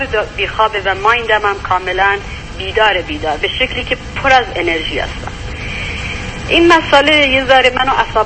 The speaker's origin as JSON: {"language": "Persian", "country": "Iran", "also_born_or_lived": "Turkey", "moved": "yes", "lives_now": "Canada", "said": "من با همسر قبلیم که جدا شده بودیم از ایران، ولی با هم دیگه اومدیم کانادا."}